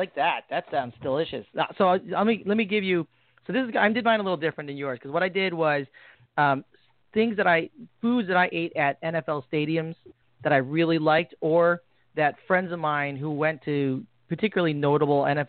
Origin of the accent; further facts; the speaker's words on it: Midwest, United States; And I'm actually from the Midwest. I love brats.